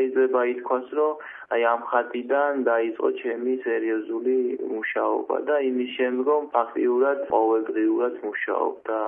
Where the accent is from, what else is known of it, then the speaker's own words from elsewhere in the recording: Khashuri, Shida Kartli, Georgia; მე ქალაქ ხაშურში დავიბადე და სკოლას აქვე დავამთავრე, მეექვსე სკოლა.